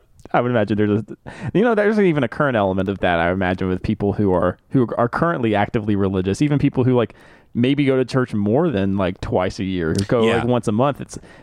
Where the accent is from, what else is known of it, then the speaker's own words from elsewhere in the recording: the South, United States; I remember even like growing up in the South